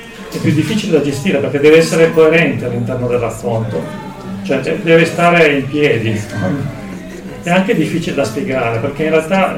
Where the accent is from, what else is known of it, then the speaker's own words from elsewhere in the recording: Cuneo, Piedmont, Italy; Io sono piemontese, sono nato a Cuneo